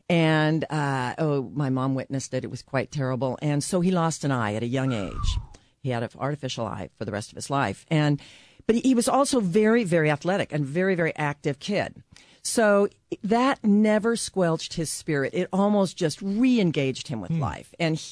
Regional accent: Los Angeles, California, United States; He raised his family very close to where we grew up in Los Angeles.

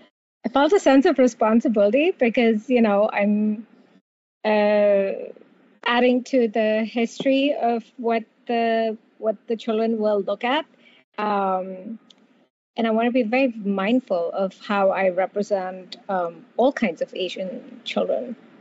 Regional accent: India; moved away as an adult; now in United States; I'm a naturalized American. I didn't grow up here. I grew up in India. I spent most of my childhood there and came here for college.

